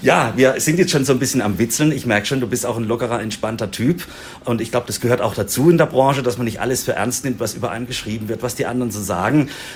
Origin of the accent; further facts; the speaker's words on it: Offenburg, Baden-Württemberg, Germany; weil ich komme aus Offenburg